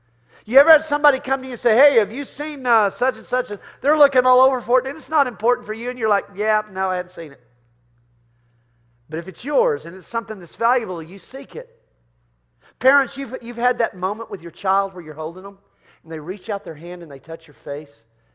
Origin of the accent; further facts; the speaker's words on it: Texas, United States; Man, I love being a Texan. I crow about it all the time. I'll fly my flag. I'll fly my come take it flag. I love doing that, man. I'm Texan through and through.